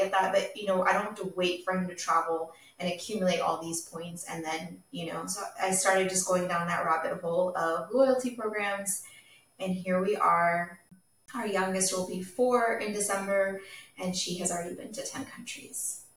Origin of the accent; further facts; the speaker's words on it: Dallas, Texas, United States; Yeah, so I was born and raised in Dallas. I have been in Dallas all my life, never lived anywhere else.